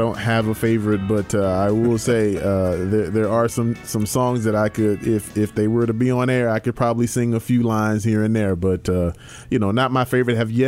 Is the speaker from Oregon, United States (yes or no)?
no; Texas, United States; And look, I'm from Texas. I'm familiar with country music